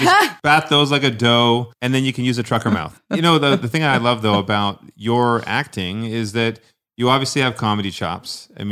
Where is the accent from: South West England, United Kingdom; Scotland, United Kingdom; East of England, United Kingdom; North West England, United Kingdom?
Scotland, United Kingdom; I'm Scottish.